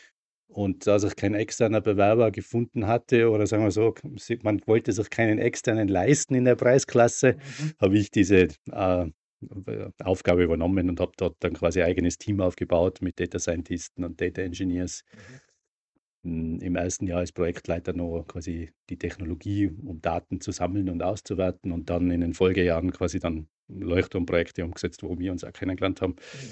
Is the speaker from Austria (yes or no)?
yes; Reutte, Tyrol, Austria; Ich bin im Außerfern aufgewachsen, in Reute